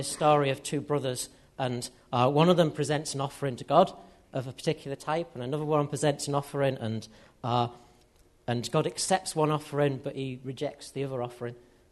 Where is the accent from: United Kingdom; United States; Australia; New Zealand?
United Kingdom; As British people in Western society